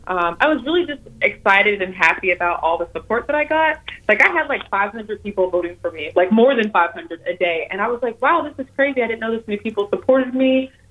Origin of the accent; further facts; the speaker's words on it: Huntsville, Alabama, United States; I'm from Huntsville, Alabama